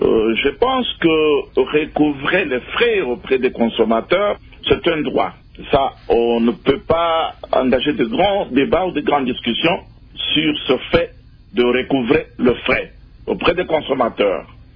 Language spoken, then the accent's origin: French; DR Congo; Je suis Congolais, j'ai vécu dans ce pays